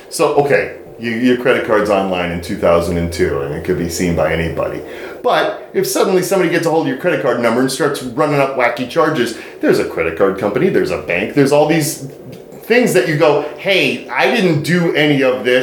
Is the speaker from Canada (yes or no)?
no; Detroit, Michigan, United States; Detroit, I was born and raised in Detroit, and Detroit's teams will forever be my teams.